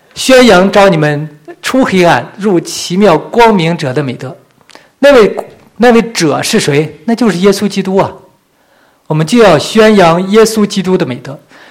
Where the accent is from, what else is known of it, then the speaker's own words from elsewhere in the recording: Northeast China, China; accent: Northeastern Mandarin; 用我们东北话来讲，活出人味来。